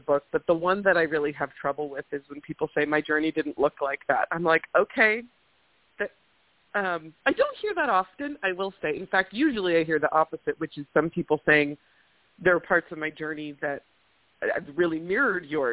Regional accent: West Coast, United States; I mean, we grew up on the West Coast, right

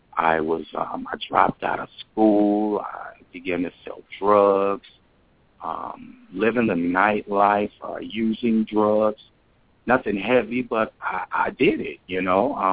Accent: Flint, Michigan, United States; born there; I was born in Flint, Michigan, and I'm a son of a pastor, and I was raised in the church.

